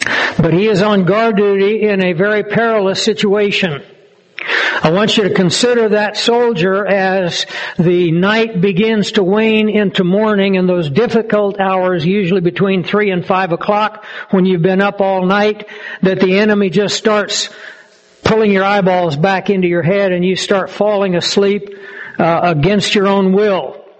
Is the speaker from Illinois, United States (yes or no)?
no; Kansas, United States; I was born in Emporia. I grew up on a ranch down in Chase County. And every time I have the opportunity to come back to Kansas